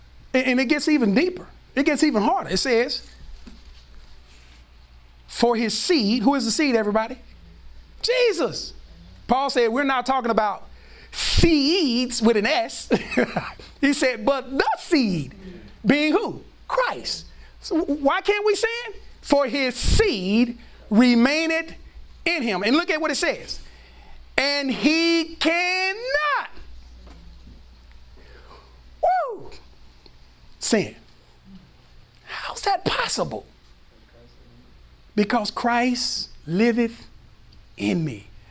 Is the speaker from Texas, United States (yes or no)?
yes; Dallas, Texas, United States; Now, I didn't grow up in the same projects that he grew up in, but I'm from Oak Cliff. Okay? I'm from the hood side of Oak Cliff.